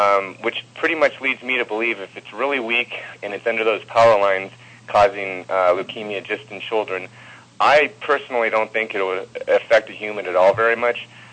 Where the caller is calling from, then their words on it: California, United States; from California.